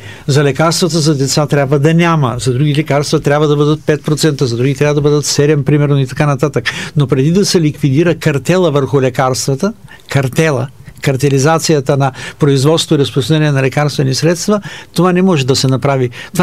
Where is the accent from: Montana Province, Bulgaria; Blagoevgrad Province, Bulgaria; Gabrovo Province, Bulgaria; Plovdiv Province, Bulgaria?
Gabrovo Province, Bulgaria; Gabrovo; born there; Аз, нали, съм роден в Габрово.